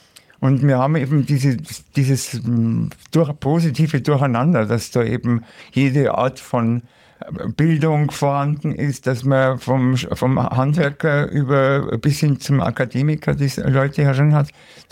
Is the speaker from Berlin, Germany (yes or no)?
no; Munich, Bavaria, Germany; now in Regensburg, Germany; leben wir eigentlich immer wieder hier. Also ich vor allen Dingen in Abständen, weil ich ja in Regensburg wohne. Aber deshalb nicht immer hier, aber das ist meine Heimat.